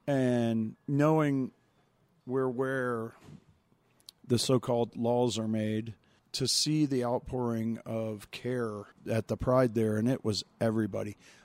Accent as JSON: {"language": "English", "town": "Savannah", "region": "Georgia", "country": "United States", "tie": "born or raised there", "said": "You know, I grew up in a town where they valued small business. I grew up in Savannah, Georgia."}